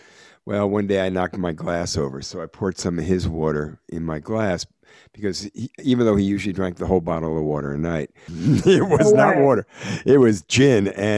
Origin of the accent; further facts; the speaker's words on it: New York, United States; now in Chicago, United States; I'm a musician, born and raised in New York, and I live in Chicago right now.